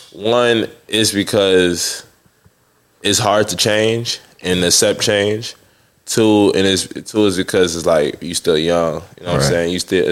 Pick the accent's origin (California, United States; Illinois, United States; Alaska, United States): Illinois, United States; Chicago; But it's like when you go back to your hometown, like I'm from Chicago, so it's a different thing every day.